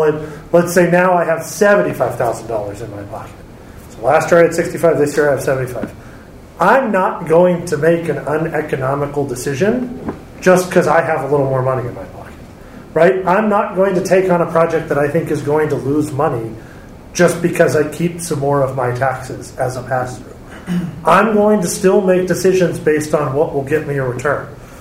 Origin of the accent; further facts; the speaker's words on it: United States; So I'm from the Ohio River Valley. I grew up in steel country